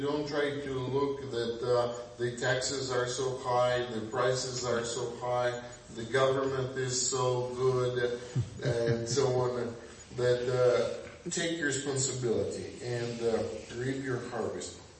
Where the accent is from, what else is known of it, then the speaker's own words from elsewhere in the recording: Ukraine; I come from Ukraine. I know, or I come from Soviet Union.